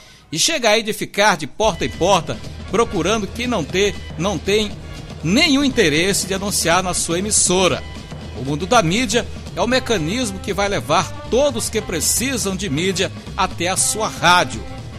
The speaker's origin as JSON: {"language": "Portuguese", "town": "Bequimão", "region": "Maranhão", "country": "Brazil", "said": "como se fala lá do interior do estado, mais precisamente na região lá de Bequimão. Um abraço à minha terra querida."}